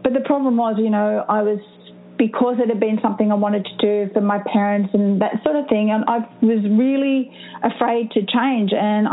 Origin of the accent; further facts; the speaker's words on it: Australia; you know, I am Australian, as you mentioned, so if I start talking too fast, please tell me to slow down.